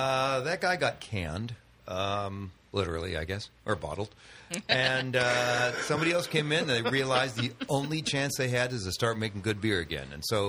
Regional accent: Sacramento, California, United States; Sacramento.

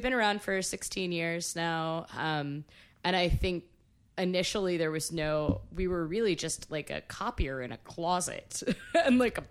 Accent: Midwest, United States; See, like, I guess I'm from the Midwest, where I'm like...

